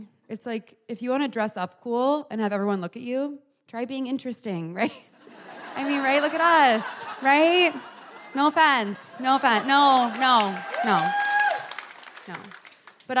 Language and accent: English; United States; I had to clarify that up top since I am an American, which is, of course, humiliating.